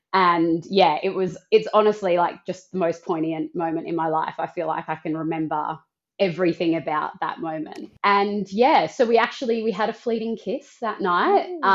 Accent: Perth, Western Australia, Australia; I ended up connecting with this girl from Perth. I'm actually from Perth.

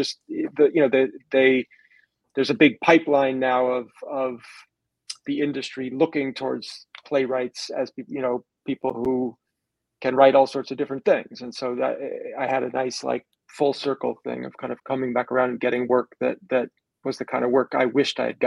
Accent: New York, United States; I should go back to my hometown of New York.

